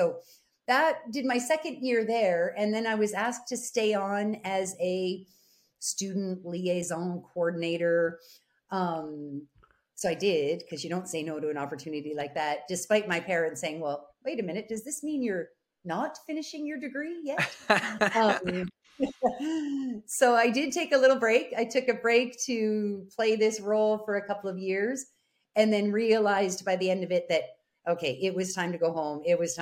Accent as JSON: {"language": "English", "town": "Niagara Falls", "region": "Ontario", "country": "Canada", "tie": "born or raised there", "said": "So the home is Niagara Falls. I was born and raised in Niagara Falls. My parents are there, aunts, uncles, cousins, still have a couple of friends who stayed. Left Niagara Falls to go to Ottawa for a year at Carleton."}